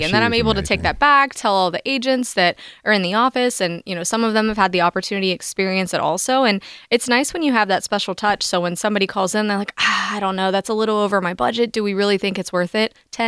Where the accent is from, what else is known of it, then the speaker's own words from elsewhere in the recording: Pittsburgh, Pennsylvania, United States; and we're from Pittsburgh and it's cold